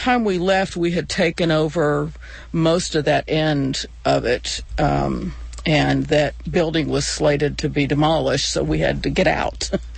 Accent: Pittsburgh, Pennsylvania, United States; No, I'm from Pittsburgh.

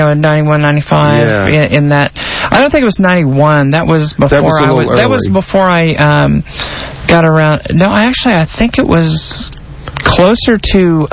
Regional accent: Indiana, United States; Yeah, coincidentally, I came from an area that didn't have a big transgender community either.

